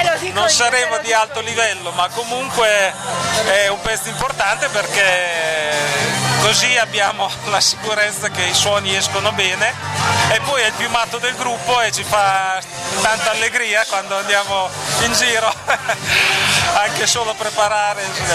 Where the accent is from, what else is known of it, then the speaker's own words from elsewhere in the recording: Viserba, Emilia-Romagna, Italy; due su sei componenti siamo di Viserba